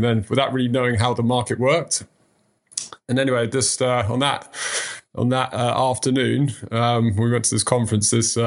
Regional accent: England, United Kingdom; also born or lived in Malaysia / Thailand / Indonesia; So for the first 8 years of growing up, we were dotted around Malaysia, Thailand, Indonesia. My dad was an engineer. So wherever, whatever the governments needed to build, we'd move around. And then I was lucky enough to come back to England

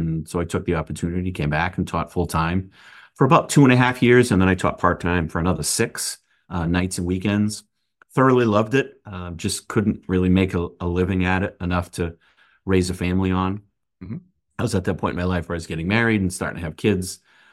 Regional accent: Lewiston, Maine, United States; I'm originally born and raised in Lewiston, Maine. So I learned to be outdoorsy then.

